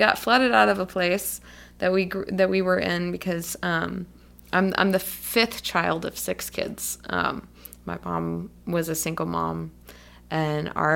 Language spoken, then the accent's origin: English; Vandiver, Alabama, United States; also born or lived in Birmingham; But the the extended answer is that I spent some time growing up in Vandiver, Alabama, which is down 280